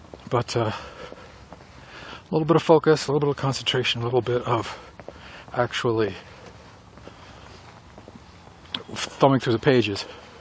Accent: Northeast, United States; growing up in the Northeast, where at least the flora and fauna are relatively benign, coming out here and finding poisonous serpents

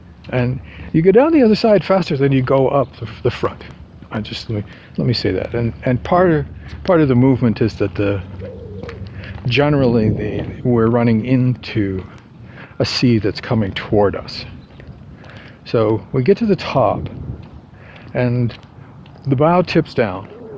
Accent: Portland, Maine, United States; Search and Rescue Communications and Weather in Portland Harbor Station, which was my hometown, basically.

